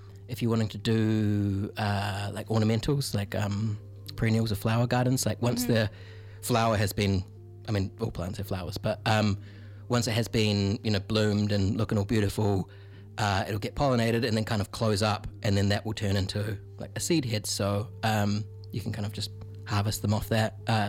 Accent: Christchurch, Canterbury, New Zealand; because I grew up in Christchurch. So it's like, you know, we get winters.

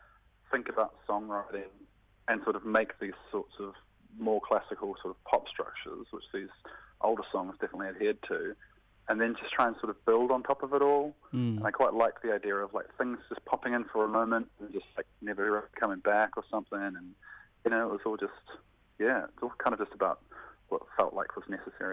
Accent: Hastings, Hawke's Bay, New Zealand; then Hastings, which is my hometown, on the 14th of May.

